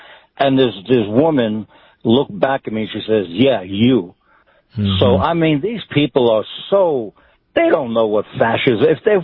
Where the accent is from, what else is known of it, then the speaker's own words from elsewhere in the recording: New York, United States; moved away as an adult; now in Colorado Springs, United States; I'm originally from New York, you know, and I moved out here to Colorado Springs 13 years ago, and it was a conservative stronghold.